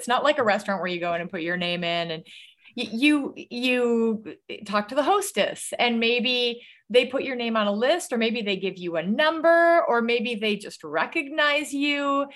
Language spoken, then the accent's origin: English; Kaukauna, Wisconsin, United States; Yeah, I grew up, I grew up in Kaukauna, Wisconsin. Our supper club was called the Highland House, which is not a supper club anymore, but we would go there every Friday night.